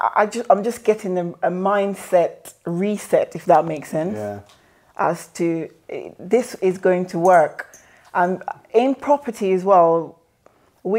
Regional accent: Jamaica; I mean, we grew up in Jamaica. My mom was a single mom.

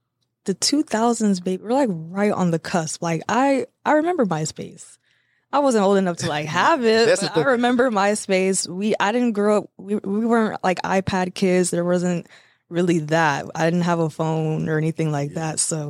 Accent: Gary, Indiana, United States; also born or lived in Tampa; now in Dallas, United States; Okay, well … I'm originally from Gary, Indiana.

